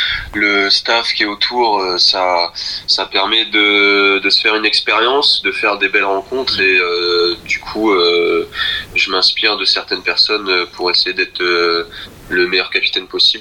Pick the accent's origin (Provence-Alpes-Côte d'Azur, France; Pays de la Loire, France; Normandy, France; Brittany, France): Provence-Alpes-Côte d'Azur, France; Marseille; born there; Je suis né à Marseille